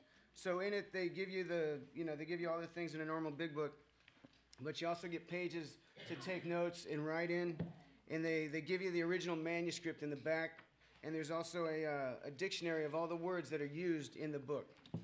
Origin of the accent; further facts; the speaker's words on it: Goleta, California, United States; So, about me. I come from Goleta.